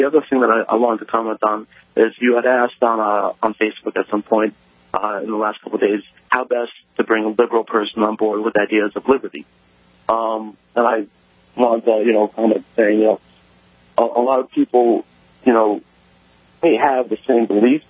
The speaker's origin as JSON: {"language": "English", "region": "Connecticut", "country": "United States", "lives_now": "Boston, United States", "said": "I'm not from Boston originally, but I'm from Connecticut."}